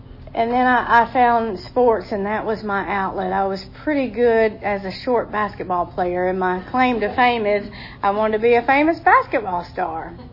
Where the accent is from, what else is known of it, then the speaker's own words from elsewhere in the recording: Cartersville, Georgia, United States; also born or lived in Rome; I was born in Rome. We grew up in the big city of Cartersville, Georgia, Bartow.